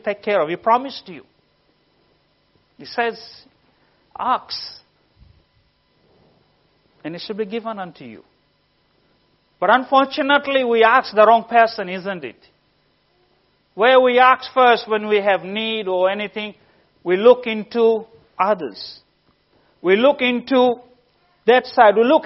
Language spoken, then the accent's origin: English; Fiji; Because we are from Fiji. We don't have medical insurance and all this.